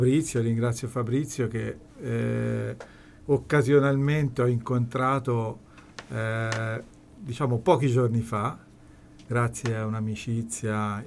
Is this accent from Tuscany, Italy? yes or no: yes; Tuscany, Italy; mi sono diplomato qui a Perugia e non sono perugino, ma insomma, vabbè, non importa. E ecco, se la vogliamo dire tutta, sono di un paesino, provincia d'Arezzo